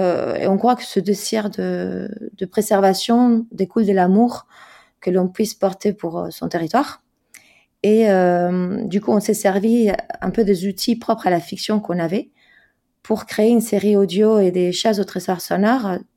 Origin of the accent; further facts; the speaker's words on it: Spain; French is a second language; Je suis espagnole, donc effectivement, ah.